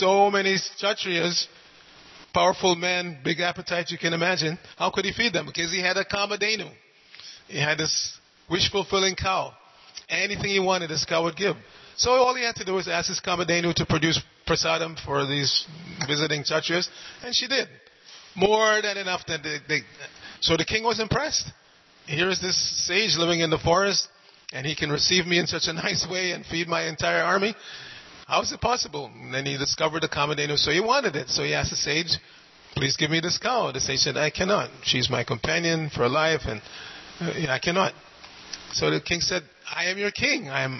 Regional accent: New York, United States; I grew up in New York, and it's always been there.

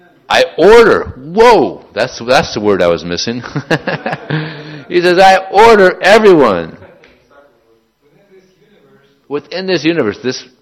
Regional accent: California, United States; Or, you know, I tell them, I'm from California, where are you from?

